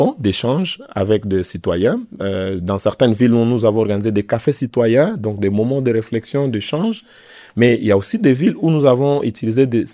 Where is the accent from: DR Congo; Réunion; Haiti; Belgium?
DR Congo; chez nous au Congo